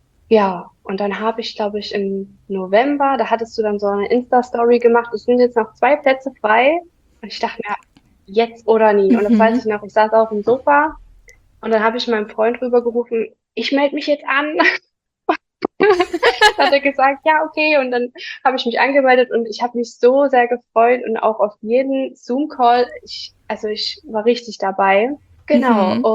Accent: Saxony, Germany; ich bin 24 Jahre alt und ich komme aus der Nähe von Dresden. Hier wohne ich mit meinem kleinen Hund und meinem Freund

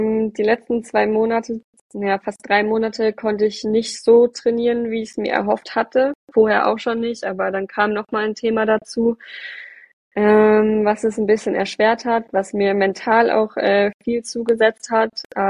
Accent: Schmallenberg, North Rhine-Westphalia, Germany; Ich komme ja aus dem Sauerland. Und werde auch von meiner Heimatstadt Schmallenberg gesponsert.

